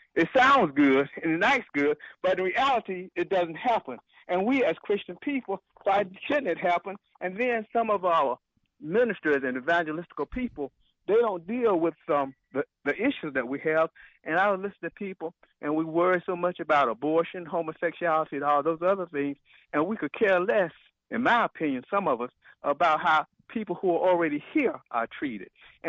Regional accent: North Carolina, United States; especially where I live, I'm from North Carolina, that stuff is good.

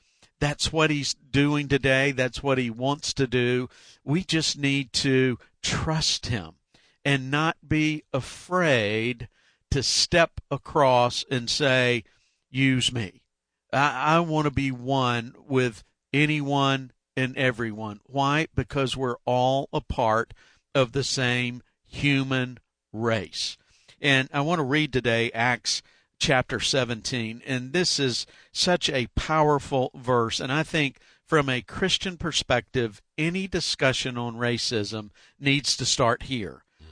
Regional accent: Marietta, Georgia, United States; But I grew up in the Deep South. I'm a Southern boy, grew up in Marietta, Georgia, just outside of Atlanta, Georgia.

